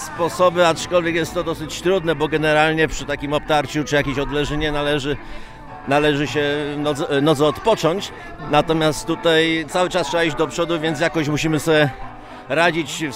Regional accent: Krotoszyn, Greater Poland Voivodeship, Poland; Tak, jestem z Krotoszyna, jestem z wykształcenia farmaceutą

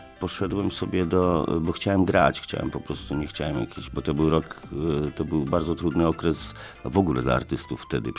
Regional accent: Augustów, Podlaskie Voivodeship, Poland; Bo ja jestem z bardzo dziwnego regionu, jak ja to nazywam Polska B. Ja się wychowałem w Augustowie, to jest daleko, daleko stąd, nad jeziorami.

